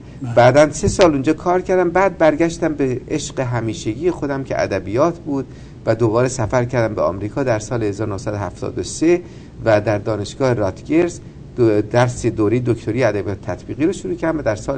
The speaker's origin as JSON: {"language": "Persian", "country": "Iran", "said": "من 5 زبان میدونم. خب فارسی که زبان مادری من، انگلیسی و فرانسه رو نسبتاً خوب میدونم، اندکی عربی میدونم، یعنی به راحتی میخونم ولی به راحتی سخن نمیگم، و لاتین میدونم."}